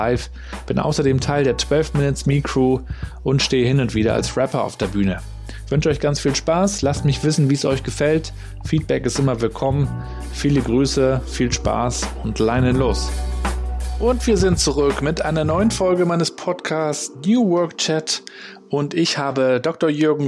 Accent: Rostock, Mecklenburg-Vorpommern, Germany; ich bin Rostocker Jung, 80er Jahrgang

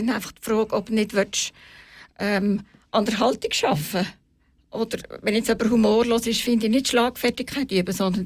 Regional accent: Bern, Switzerland; Ja, Bern ist ja meine Geburtsstadt und Heimatstadt und ich habe immer so ein Heimatgefühl.

